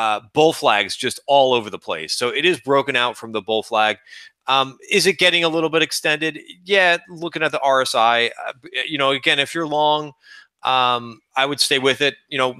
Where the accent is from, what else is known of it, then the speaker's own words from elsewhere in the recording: New Jersey, United States; By the way, I'm also from Jersey too